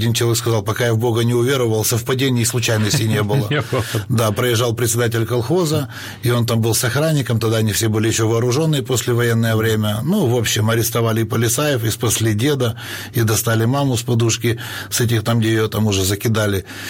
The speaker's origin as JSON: {"language": "Russian", "town": "Khmelnytskyi", "region": "Khmelnytskyi Oblast", "country": "Ukraine", "tie": "born or raised there", "moved": "yes", "lives_now": "Moscow, Russia", "said": "Было время, уехал, я сам родом из Хмельницкого, уехали в Москву с единомышленниками."}